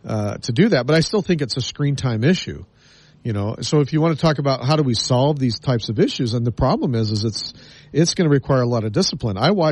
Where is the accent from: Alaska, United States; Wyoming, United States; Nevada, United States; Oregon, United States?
Nevada, United States; Las Vegas; born there; and I look at the house that I was born into in Las Vegas, you know, it was a 3-bedroom, 2-bath, you know, 1,200 square foot home, right?